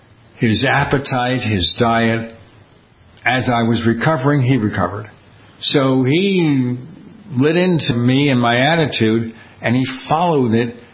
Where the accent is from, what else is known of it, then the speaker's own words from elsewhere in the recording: Brooklyn, New York, United States; By the way, I grew up in Brooklyn.